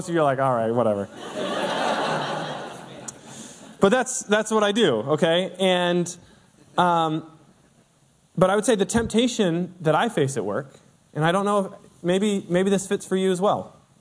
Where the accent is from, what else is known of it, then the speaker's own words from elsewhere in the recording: Seattle, Washington, United States; moved away as an adult; I grew up in Seattle and moved to New Jersey for college.